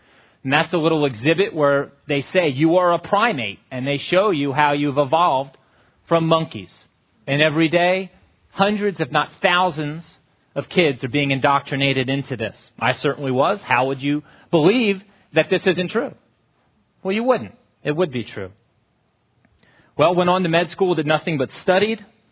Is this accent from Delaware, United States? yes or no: yes; Wilmington, Delaware, United States; My journey began in 1967, where I was raised and born in Wilmington, Delaware.